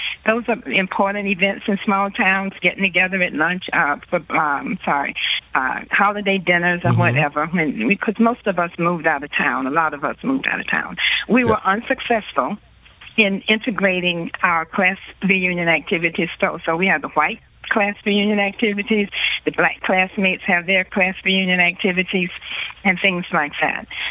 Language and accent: English; Georgia, United States; about 30 miles south of Augusta, Georgia.